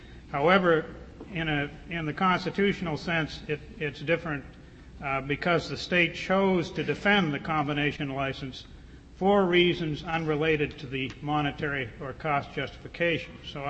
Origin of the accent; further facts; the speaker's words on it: Bozeman, Montana, United States; I am from Bozeman, Montana.